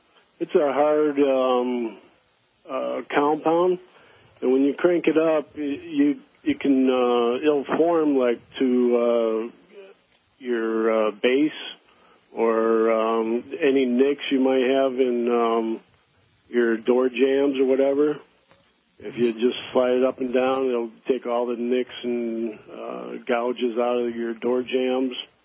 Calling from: Flushing, Michigan, United States; Oh, I'm calling in from Flushing, Michigan, just outside of Flint.

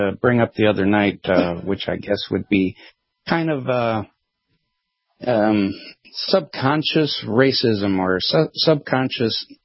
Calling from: Tennessee, United States; I'm calling from Tennessee.

